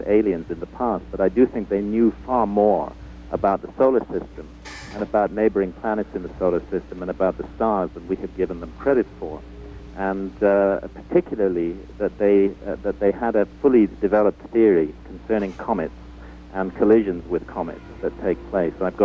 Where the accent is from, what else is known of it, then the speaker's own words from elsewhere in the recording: India; also born or lived in Scotland; I grew up in India, actually.